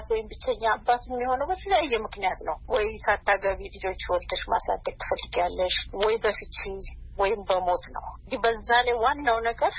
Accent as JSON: {"language": "Amharic", "town": "Tokerensa", "region": "Oromia", "country": "Ethiopia", "tie": "born or raised there", "also_born_or_lived": "Ambo", "said": "የተወለድኩት ከአምቦ 35 ኪሎ ሜትር ርቀት በምትገኘው ቶኬሬንሳ የምትባል መንደር ነው። የገጠር መንደር ነች እና እዛ ከአንደኛ እስከ ስድስተኛ ተማርኩ።"}